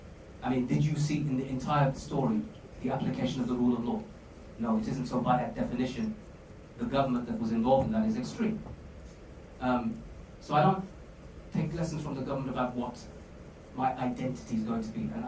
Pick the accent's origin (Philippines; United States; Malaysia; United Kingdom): United Kingdom; There are things about prison I liked. That's all part of being British for me.